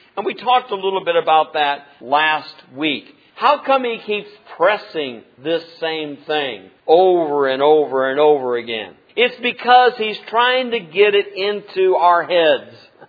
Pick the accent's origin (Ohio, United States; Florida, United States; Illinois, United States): Illinois, United States; And I don't know whether I'm proud I'm from Illinois anymore or not.